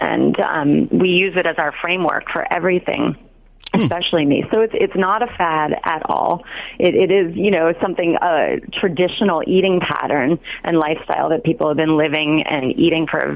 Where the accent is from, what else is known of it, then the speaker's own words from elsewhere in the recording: Los Angeles, California, United States; Well, so I did grow up in L.A. I grew up shopping at Gelson's, but I did go to UC Berkeley for all of my schooling.